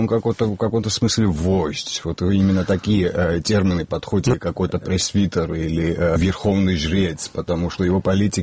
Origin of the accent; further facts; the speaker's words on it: Georgia; я как грузин буду о грузинах говорить